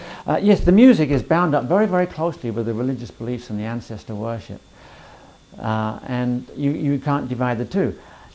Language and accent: English; England, United Kingdom; Yes, I'm English.